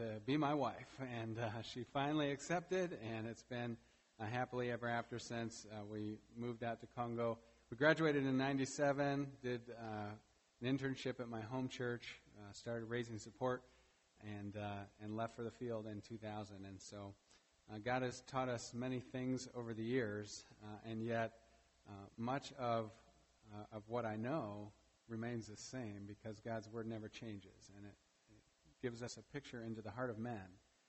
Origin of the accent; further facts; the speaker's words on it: Japan; also born or lived in Gambia; I grew up in Japan as well as in the Gambia in West Africa.